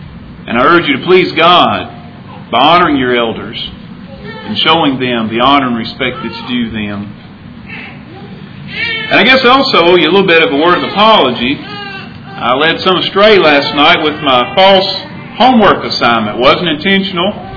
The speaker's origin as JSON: {"language": "English", "town": "Columbia", "country": "United States", "tie": "born or raised there", "said": "Being born and raised in Columbia, I've known of the Smalleys when they lived in town."}